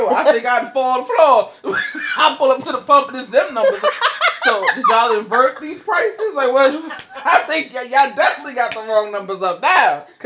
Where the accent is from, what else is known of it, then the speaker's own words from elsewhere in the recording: New York, United States; is this because I'm from New York and he's from here?